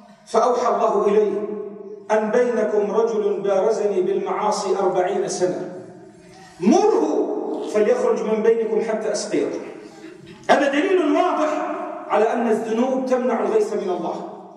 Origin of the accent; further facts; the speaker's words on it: Lebanon; والخبراء عندنا في لبنان يقولون